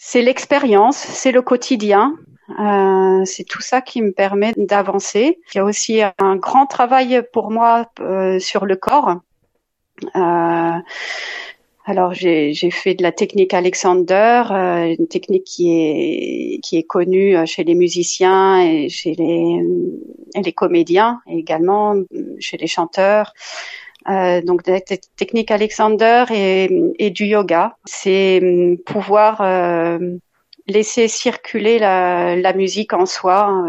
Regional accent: Paris, Île-de-France, France; Je suis née et j'ai grandi à Paris dans une famille d'artistes.

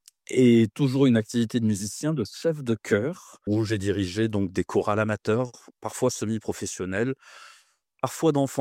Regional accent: south of France, France; je viens du sud de la France, j'ai vécu ailleurs que dans le sud de la France tout au long de ma vie.

